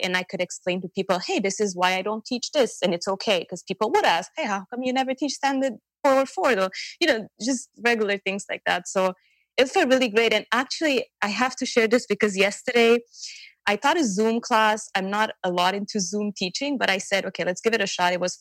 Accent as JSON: {"language": "English", "town": "Montreal", "region": "Quebec", "country": "Canada", "said": "from Montreal, Canada."}